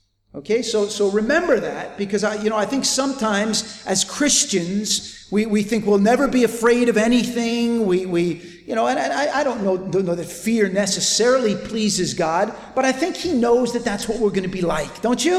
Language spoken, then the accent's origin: English; United States; It's obvious to you, some of you know this, I come from America. Americans are big on bumper stickers.